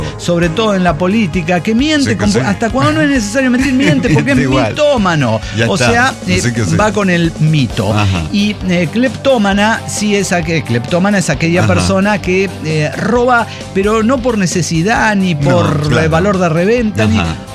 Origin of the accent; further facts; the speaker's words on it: Río Cuarto, Córdoba, Argentina; de Río Cuarto, Córdoba, Argentina.